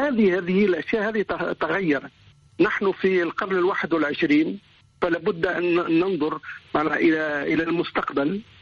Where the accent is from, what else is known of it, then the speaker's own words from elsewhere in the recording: Tunisia; now in France; هاجرنا اليوم من من من تونس وجئنا فرنسا، ويمكن أن نمضي إلى أي مكان إلى مكان آخر.